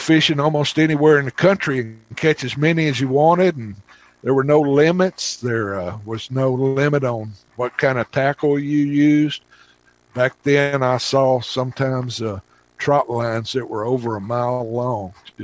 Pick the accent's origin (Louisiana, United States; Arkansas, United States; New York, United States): Arkansas, United States; I grew up in a small town in eastern Arkansas, about 50 miles west of Memphis, Tennessee. I grew up in the Delta